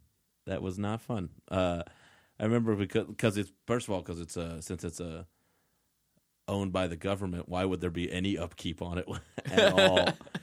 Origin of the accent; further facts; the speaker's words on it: Fort Worth, Texas, United States; this is back in my hometown, Fort Worth, Texas.